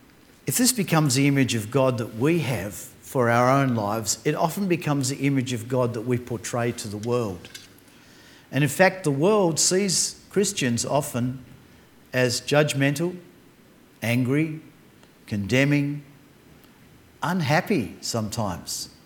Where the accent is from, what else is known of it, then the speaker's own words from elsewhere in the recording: Hobart, Tasmania, Australia; I'm originally from Hobart. I was ministering in the church down there